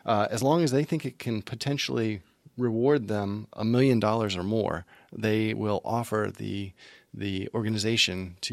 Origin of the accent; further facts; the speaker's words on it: Virginia, United States; I grew up in Virginia. There is no good burrito in Virginia.